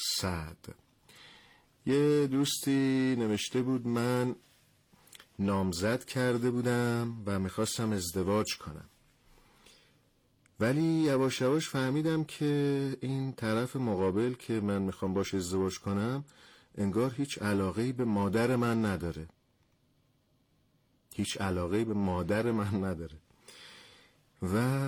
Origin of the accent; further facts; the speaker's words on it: Iran; ما همه ایرانی هستیم